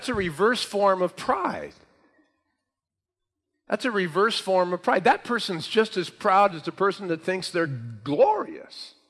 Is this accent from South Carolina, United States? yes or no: no; San Bernardino, California, United States; I grew up in San Bernardino my whole life, which at this time, there's some real bad areas in that town. And I grew up in an area of San Bernardino that's really poverty-stricken and really bad.